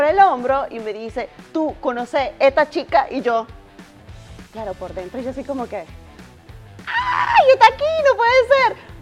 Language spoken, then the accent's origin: Spanish; Maracay, Aragua, Venezuela; Llego a Maracay, yo soy de Maracay